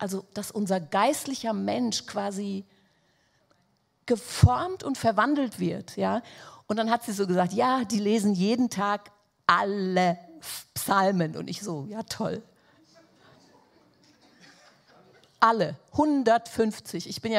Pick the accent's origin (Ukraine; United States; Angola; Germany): Angola; Also ich komme aus Angola, glaube ich gesagt.